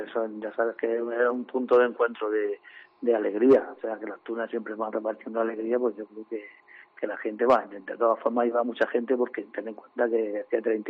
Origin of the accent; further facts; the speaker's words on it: Region of Murcia, Spain; Es que así somos los murcianos.